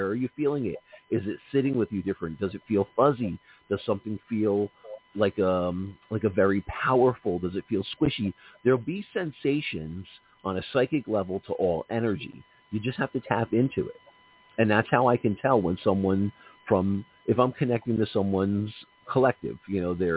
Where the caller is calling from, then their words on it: New Jersey, United States; I'm calling from New Jersey. New Jersey's got Atlantic City casinos.